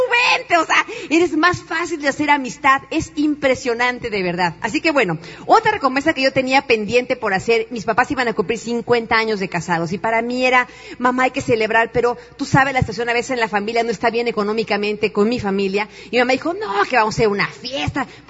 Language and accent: Spanish; Mexico; me doy cuenta cómo somos los mexicanos, de verdad, la gente hispana.